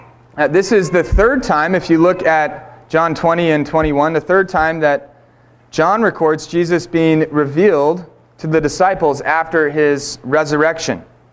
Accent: Seattle, Washington, United States; My wife and I are both from the Pacific Northwest. I grew up in the Seattle area primarily, and she's from Seattle and Issaquah.

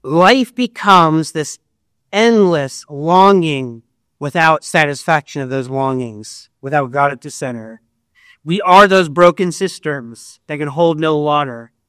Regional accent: United States; Even as an American, one of our greatest documents is the U.S. Declaration of Independence.

